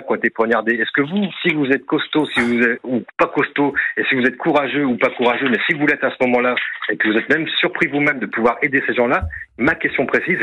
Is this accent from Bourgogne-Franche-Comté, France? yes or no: no; Lyon, Auvergne-Rhône-Alpes, France; Moi, j'ai grandi à Lyon depuis toute ma vie, j'ai 50 ans aujourd'hui.